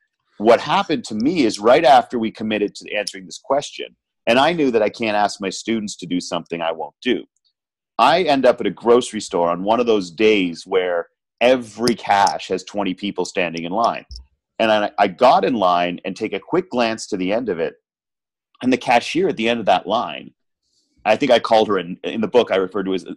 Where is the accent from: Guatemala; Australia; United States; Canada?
Canada; And as a Canadian, you know, I've apologized to things I've tripped over, let alone people.